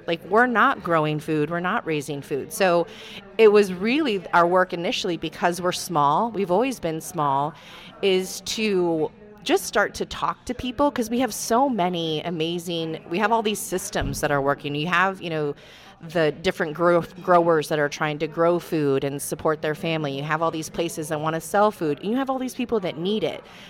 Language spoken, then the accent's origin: English; Iowa, United States; I grew up in Iowa. There was a farm behind my house.